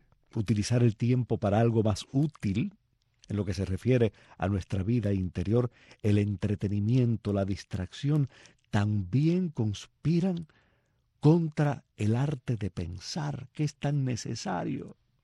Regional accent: Palma Soriano, Santiago de Cuba, Cuba; cuán bien yo recuerdo mis horas de aburrimiento de niño en Palma Soriano, ¿no?

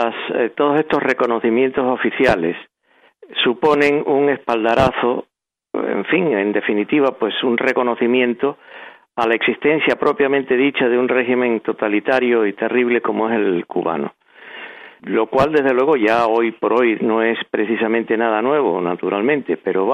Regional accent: Spain; dado el hecho de que yo soy español, tengo la nacionalidad española

